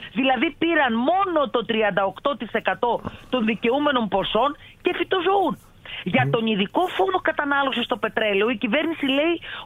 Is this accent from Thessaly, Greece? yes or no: yes; Kileler, Thessaly, Greece; επειδή κατάγομαι από το Δήμο Κιλελέρ